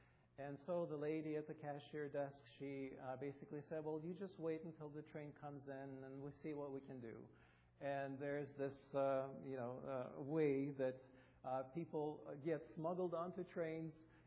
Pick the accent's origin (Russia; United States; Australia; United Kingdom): Russia; I come from Russia, as you can see